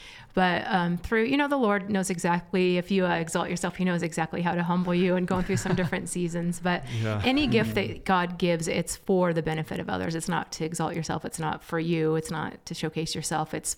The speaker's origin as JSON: {"language": "English", "town": "Twin Falls", "region": "Idaho", "country": "United States", "tie": "born or raised there", "said": "I grew up in Twin Falls, Idaho, a non-Christian home, pretty dysfunctional non-Christian home, and got saved when I was 24."}